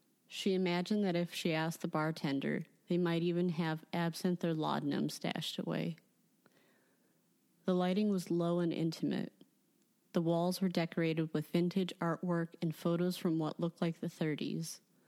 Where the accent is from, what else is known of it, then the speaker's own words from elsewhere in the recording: Chicago, Illinois, United States; For those who don't know, I am a writer from Chicago